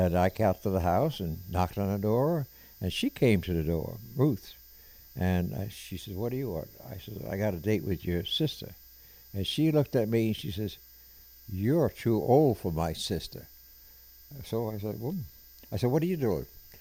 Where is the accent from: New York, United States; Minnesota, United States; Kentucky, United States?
New York, United States; Well, it went from living out in the island, Long Island, where it was mostly farmland, and then became, after World War I, a community for overflow from Manhattan.